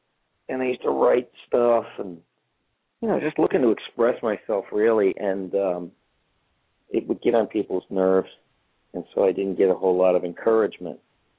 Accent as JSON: {"language": "English", "town": "Detroit", "region": "Michigan", "country": "United States", "tie": "born or raised there", "said": "Well, I grew up in Detroit, Michigan. That's where I was born."}